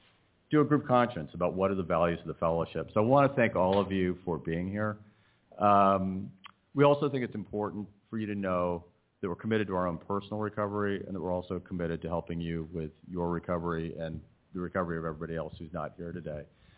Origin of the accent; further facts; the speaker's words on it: Washington, District of Columbia, United States; I'm an adult child of an alcoholic family, and I am from the Washington, D.C. area and a member of the board.